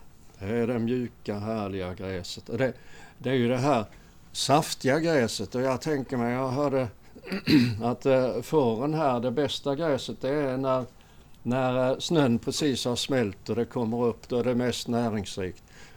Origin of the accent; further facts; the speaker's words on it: Örkeljunga, Skåne, Sweden; Och även i Örkeljunga där vi kommer ifrån